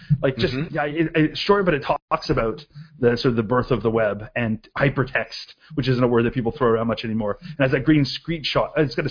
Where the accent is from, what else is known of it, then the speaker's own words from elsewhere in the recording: Canada; As a Canadian who watches you Americans with your World Series